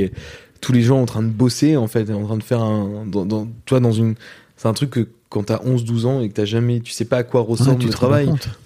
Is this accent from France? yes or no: yes; Rouen, Normandy, France; Moi, je viens de Rouen, en Normandie.